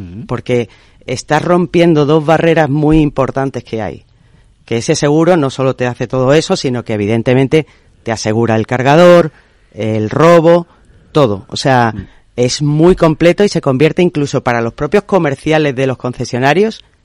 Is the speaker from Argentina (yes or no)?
no; Málaga, Andalusia, Spain; yo por ejemplo soy malagueña, soy de Málaga, y cuando voy a ver a mi familia son 540 kilómetros si quiero ir en coche.